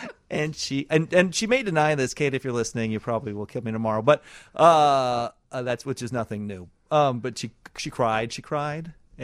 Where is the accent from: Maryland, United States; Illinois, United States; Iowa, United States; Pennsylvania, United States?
Iowa, United States; Newton; And I grew up in the middle of Iowa. I grew up in Newton, Iowa.